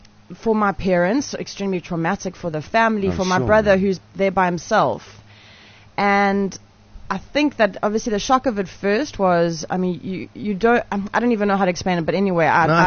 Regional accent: South Africa; just because of the fact that we're South African, you can't go and do what you need to do.

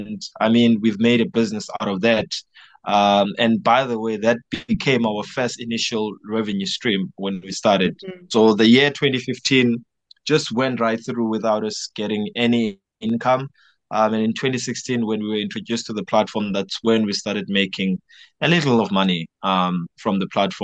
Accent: Khayelitsha, Western Cape, South Africa; a part of me growing up in Ekhayelitsha, where I was actively involved in sports.

